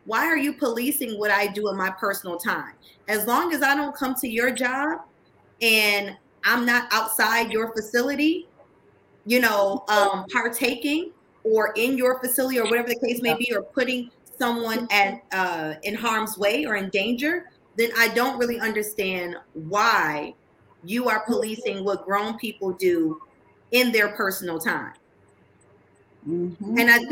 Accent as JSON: {"language": "English", "town": "Buffalo", "region": "New York", "country": "United States", "tie": "born or raised there", "said": "Like, I'm from upstate New York, I'm from Buffalo. I grew up in one of those neighborhoods that was like heavily impacted, heavily criminalized due to policies of the war on drugs."}